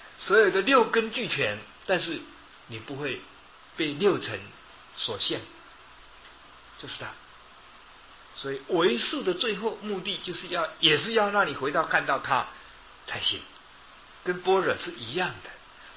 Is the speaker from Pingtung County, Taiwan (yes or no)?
no; Yilan County, Taiwan; 但是我们宜兰人这么讲，我不晓得别的县市有没有这个俚语